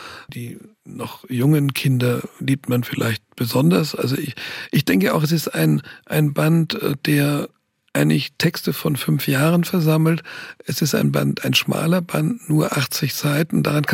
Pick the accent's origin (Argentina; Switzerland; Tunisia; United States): Tunisia; Also es hat mit meiner Kindheit in Nordafrika, in Tunesien zu tun.